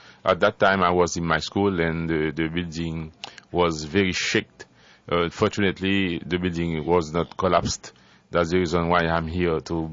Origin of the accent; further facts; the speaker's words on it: Haiti; Yeah, I come from Haiti.